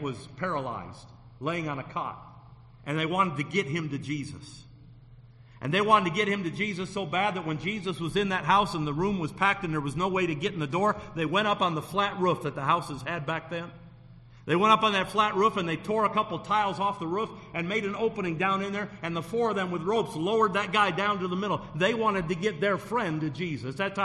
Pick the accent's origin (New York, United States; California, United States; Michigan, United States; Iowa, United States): Michigan, United States; I was a Wolverine from Michigan